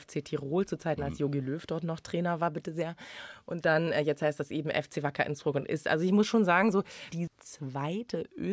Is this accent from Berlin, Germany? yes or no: yes; Berlin, Germany; Also nee, ich bin zu einer Zeit in Berlin aufgewachsen, als Hertha-Fans eigentlich alle Faschos waren.